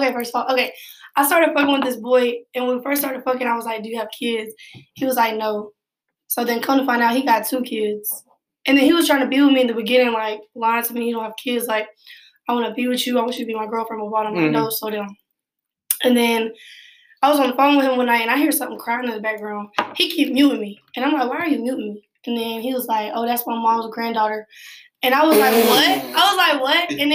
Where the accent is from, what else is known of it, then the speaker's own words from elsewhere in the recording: Georgia, United States; I'm from Georgia. I've lived all over the place. I've lived on the north side, east side, south side, everywhere else.